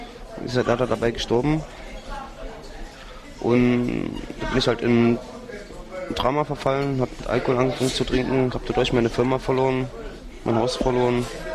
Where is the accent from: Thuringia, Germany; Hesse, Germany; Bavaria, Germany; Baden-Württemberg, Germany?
Thuringia, Germany; Mühlhausen; born there; Bin geboren in Mühlhausen in Thüringen.